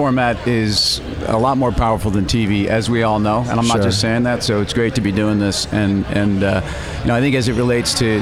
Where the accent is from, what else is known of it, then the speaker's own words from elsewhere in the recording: New York, United States; which is why it's really cool to be here, essentially in the Valley area and where tech is born as a New Yorker.